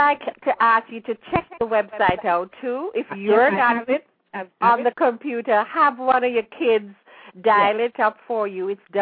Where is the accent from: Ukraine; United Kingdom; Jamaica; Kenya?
Jamaica; now in United States; I embrace my British background growing up in Jamaica. I did not come to the United States feeling like a second-class citizen.